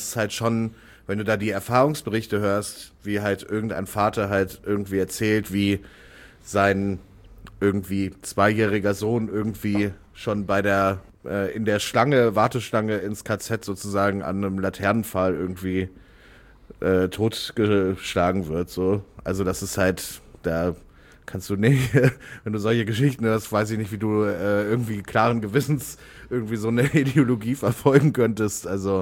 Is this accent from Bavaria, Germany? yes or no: no; Warburg, North Rhine-Westphalia, Germany; Warburg, also das ist die Kleinstadt, wo ich aufgewachsen bin praktisch.